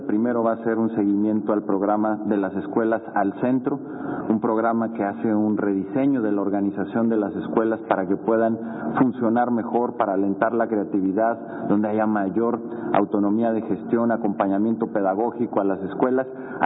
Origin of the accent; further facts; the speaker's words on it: Mexico; La única certidumbre es lo que podamos hacer nosotros como mexicanos